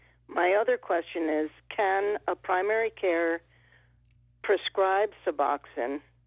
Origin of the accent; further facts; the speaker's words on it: Manhattan, New York, United States; I mean, I grew up in Manhattan.